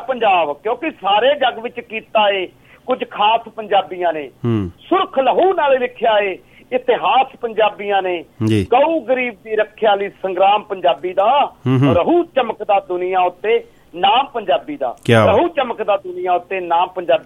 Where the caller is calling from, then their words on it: Kartarpur, Punjab, India; ਮੈਂ ਦੁਆਬੇ ਤੋਂ ਕਰਤਾਰਪੁਰ ਤੋਂ ਬੋਲ ਰਿਹਾ ਜੀ, ਜਲੰਧਰ ਤੋਂ